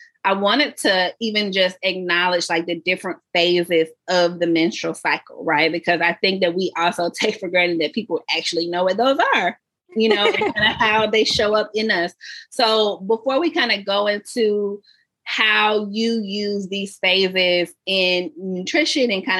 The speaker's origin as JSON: {"language": "English", "region": "the South", "country": "United States", "said": "And, you know, I'm from the South, so I'm always just blaming stuff on like, this is what happened."}